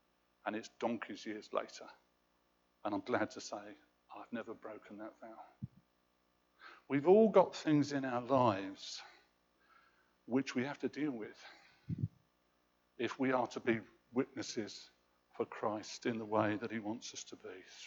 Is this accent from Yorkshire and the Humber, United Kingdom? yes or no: no; London, United Kingdom; I'm a Londoner, born in Fulham.